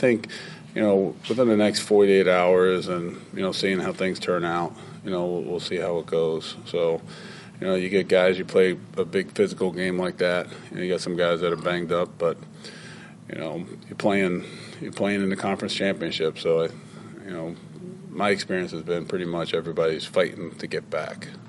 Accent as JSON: {"language": "English", "region": "New York", "country": "United States", "said": "When I first went to Syracuse University, and I was from New York."}